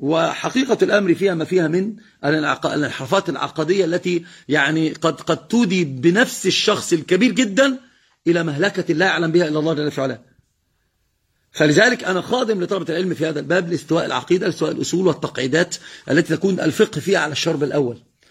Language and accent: Arabic; Egypt; والحالة الثانية عندنا في مصر